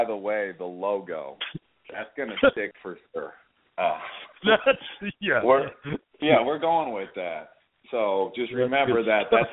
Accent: California, United States; I'm from Northern California.

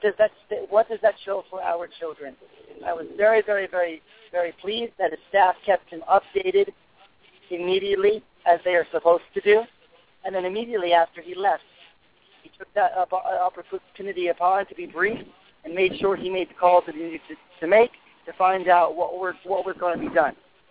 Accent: United States; you know, as an American, that should never happen again.

